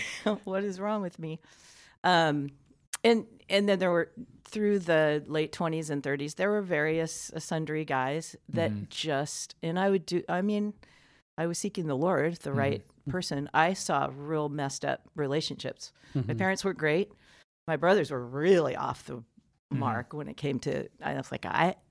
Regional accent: California, United States; I had, growing up in Southern California, a bunch of my friends were Jewish.

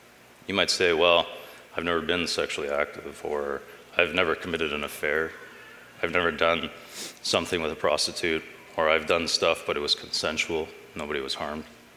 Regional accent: Thunder Bay, Ontario, Canada; I grew up in Thunder Bay, just nearby on Moody and Ridgeway Street. I went to Westmount over there on Edward and Churchill as a high school.

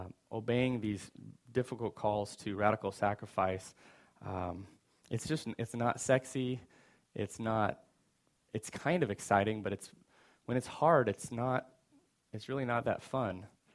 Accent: Seattle, Washington, United States; I'm from Seattle.

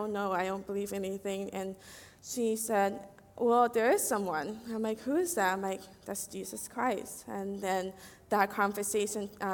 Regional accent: Wyoming, United States; so growing up in Wyoming, I had a really tough life growing up.

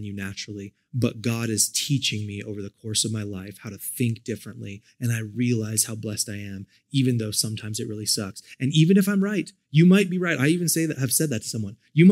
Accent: United States; We're Americans. We stand on our rights. I'm an American.

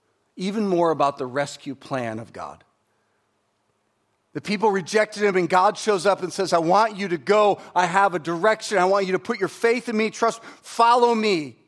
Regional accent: Waterford, Michigan, United States; It's like, "Listen, I'm from Waterford. Like, you got to get out more, because Waterford is not..."

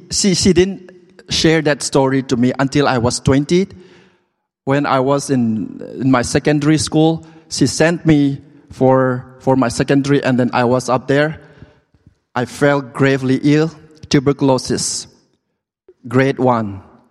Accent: Mongolia; now in New Delhi, India; I called my wife to send a picture of my baby's bum to prove that we are from Mongolia, and it did. But right now I live in New Delhi with my wife and a daughter who is 2 years old.

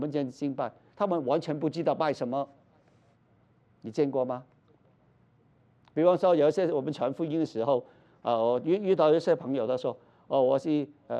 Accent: China; 其实我们中国人不是很多人信

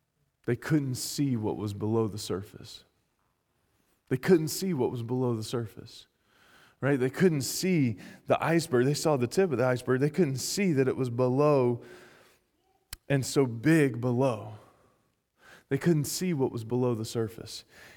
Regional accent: the South, United States; accent: southern; I like my southern accent.

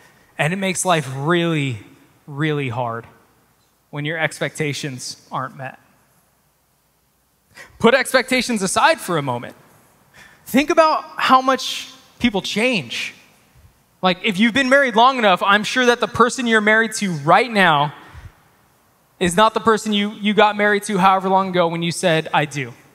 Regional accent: United States; But we're American, so we'll just say hesed.

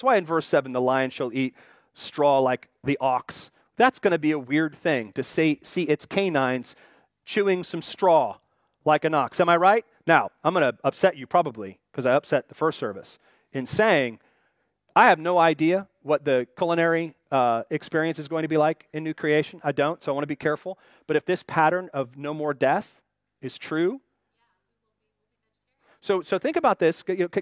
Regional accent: Pacific Northwest, United States; You know, I grew up in the Northwest, so our thing was bears.

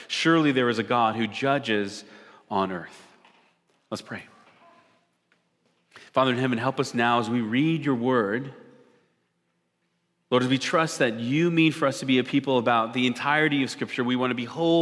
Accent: Curlew, Washington, United States; also born or lived in Spokane, Washington; I am originally from Spokane. I grew up in Curlew, Washington. 10 bonus points if you know where that is.

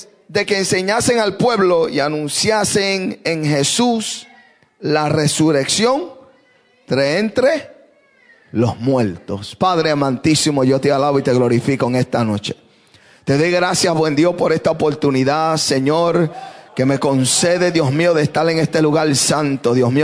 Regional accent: Puerto Rico; soy puertorriqueño pero me retiro en Guatemala

